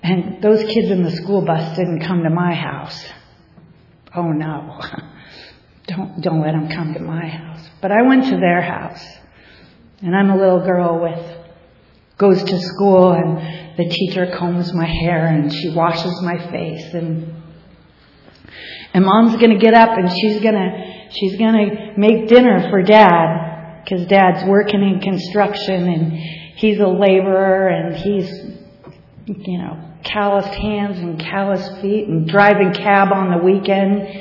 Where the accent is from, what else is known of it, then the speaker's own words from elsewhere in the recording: Bellingham, Washington, United States; I was born and raised in Bellingham, Washington, and the land of hippies and Birkenstocks and socks and, you know, that's how I rolled.